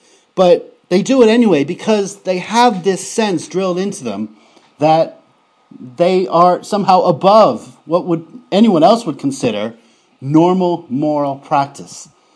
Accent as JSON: {"language": "English", "country": "United States", "accent": "American", "said": "who has a surname which forces my American accent to butcher the letter L, as it is known to do."}